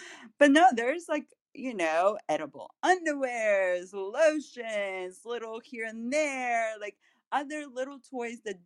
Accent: Peru; I'm from Peru

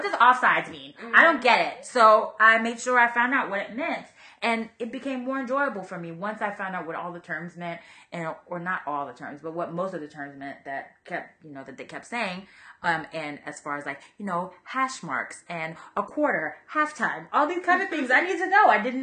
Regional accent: Miami, Florida, United States; I am from Miami.

